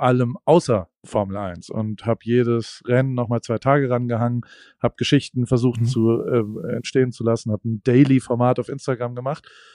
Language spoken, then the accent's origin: German; Germany; jemand, der in einer ähnlichen privilegierten Situation wie ich aufgewachsen bin in Deutschland mit einem Abitur